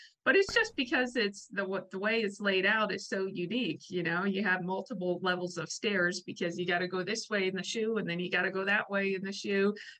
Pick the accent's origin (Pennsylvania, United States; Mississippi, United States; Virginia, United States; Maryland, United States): Pennsylvania, United States; Lancaster; You know, I grew up actually in Lancaster, but my grandparents lived in York.